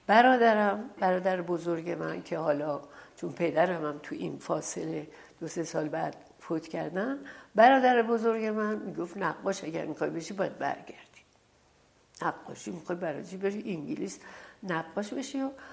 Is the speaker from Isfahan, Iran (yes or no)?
no; Torbat-e Heydarieh, Razavi Khorasan, Iran; also born or lived in Mashhad; بعد اون شهر که تربت ایدریه بود دبیرستان نداشت، رفت مشهد که دبیرستان داشته باشه.